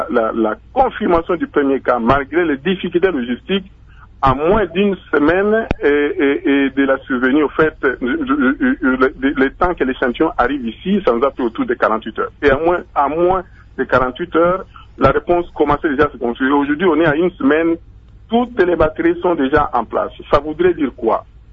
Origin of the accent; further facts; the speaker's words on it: Kinshasa, DR Congo; born there; moi je suis né à Kinshasa, je n'ai jamais bougé au Bas-Congo, je vis ici